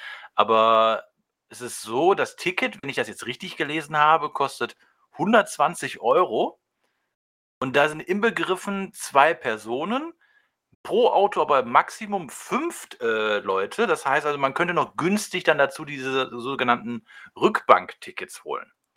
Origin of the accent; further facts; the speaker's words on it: Düsseldorf, North Rhine-Westphalia, Germany; born there; Ja, als gebürtiger Düsseldorf. Ich meine, gut, ich wohne jetzt zwar im Bergischen, aber ist auf ein halbes Stündchen von hier